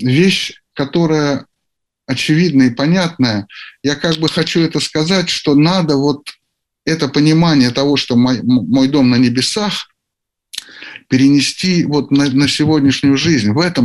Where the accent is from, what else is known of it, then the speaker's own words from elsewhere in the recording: Ukraine; also born or lived in Russia; Да, я вырос на Украине.